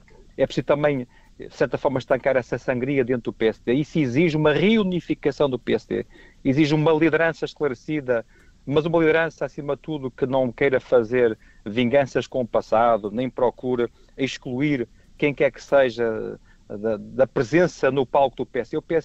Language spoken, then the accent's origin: Portuguese; Portugal; o meu desejo, enquanto português, é que o governo leve o mandato até ao fim.